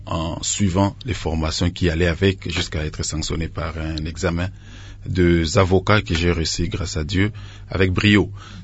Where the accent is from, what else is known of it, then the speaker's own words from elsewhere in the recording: DR Congo; moved away as an adult; now in Canada; à la base, je suis congolais, c'est d'ici que je suis parti au Canada.